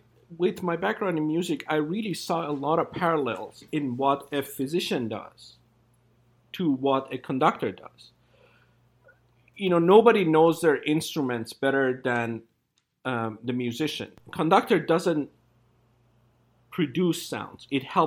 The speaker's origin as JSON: {"language": "English", "country": "Iran", "tie": "born or raised there", "said": "I was born and raised in Iran."}